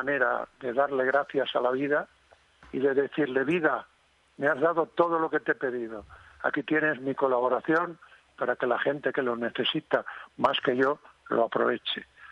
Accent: Padrón, Galicia, Spain; Y yo iba por las calles con ánimo de derrota por mi pueblo. Digo, tengo que hacer algo. Y entonces me dice uno de los frailes del convento de allí, de Padrón, amigo mío

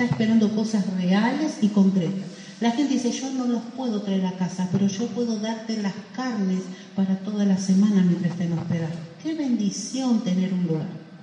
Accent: Argentina; O ¿creen que es imposible que lo podamos hacer como argentinos?

